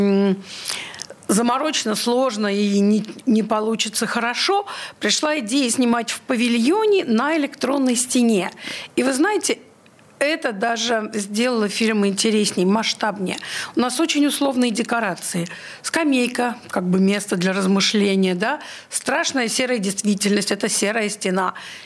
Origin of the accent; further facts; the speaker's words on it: Saint Petersburg, Russia; Да, я петербургский режиссер, я петербурженка, которая выросла на балете